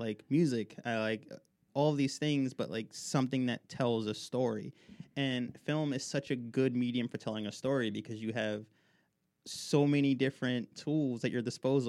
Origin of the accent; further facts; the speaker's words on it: New Jersey, United States; I grew up in Sussex County. I grew up around here.